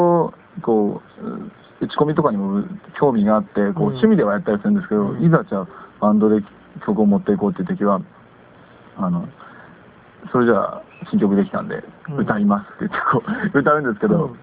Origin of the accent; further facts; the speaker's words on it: Hakodate, Hokkaido, Japan; ちょうど、なんか、地元の函館に帰って